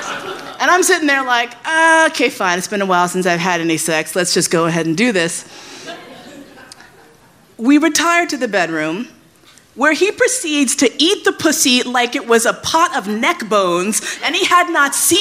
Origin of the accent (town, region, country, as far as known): New York, United States; born or raised there